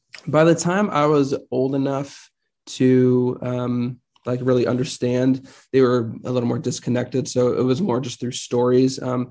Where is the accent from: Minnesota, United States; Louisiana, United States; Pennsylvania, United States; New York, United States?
Pennsylvania, United States; born there; I was born in Pennsylvania. That's where my mom's side of the family is all from. So they live in like the Lancaster Amish part of Pennsylvania.